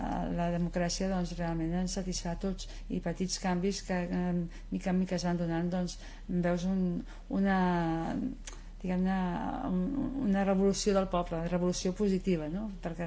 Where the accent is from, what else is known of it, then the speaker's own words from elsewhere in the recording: Montgat, Catalonia, Spain; els que som de Montgat de tota la vida